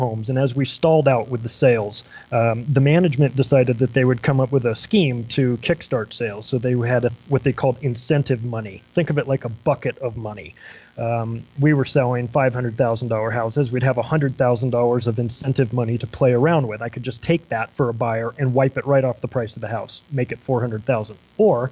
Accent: Palm Springs, California, United States; I grew up in the Palm Springs area. You probably don't know where that is, but you will know that it is right near Coachella.

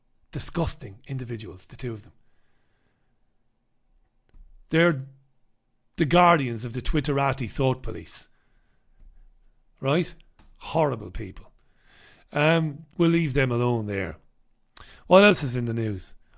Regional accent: Ireland; I won't because I'm Irish. Do not adjust your television screens. This is my real accent. So as an Irishman, I'm stuck with my European Union passport.

